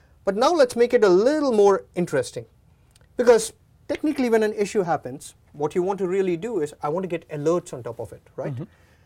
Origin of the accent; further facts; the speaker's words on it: India; I'm from India